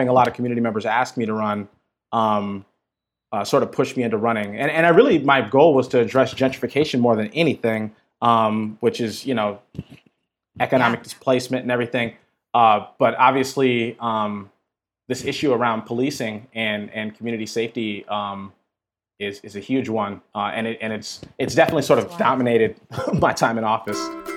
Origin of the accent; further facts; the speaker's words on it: Minneapolis, Minnesota, United States; So I grew up, born and raised in North Minneapolis, which, if folks don't have context, that's sort of like the black neighborhood of Minneapolis.